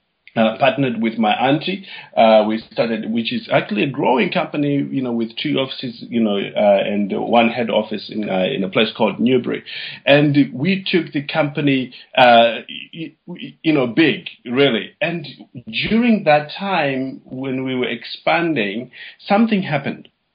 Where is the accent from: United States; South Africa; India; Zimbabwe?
Zimbabwe; moved away as an adult; now in United Kingdom; My dad and my mom were very entrepreneurial, and I'm originally from Zimbabwe. And when I came over to the UK, I went to university